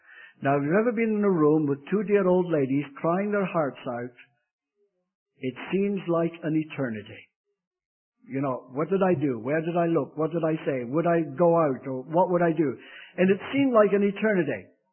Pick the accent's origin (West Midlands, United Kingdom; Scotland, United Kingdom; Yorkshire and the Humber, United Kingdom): Scotland, United Kingdom; also born or lived in England; Now, having said that, don't say I'm English, because I'm not English. There's a great difference between a Scotsman and an Englishman.